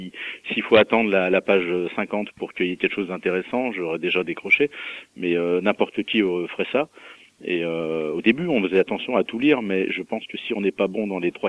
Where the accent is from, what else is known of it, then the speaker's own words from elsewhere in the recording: Mâcon, Bourgogne-Franche-Comté, France; born there; Je suis né à Macron et je trouve que c'est une ville. C'est une ville sympa, c'est pas très loin de Paris avec le TGV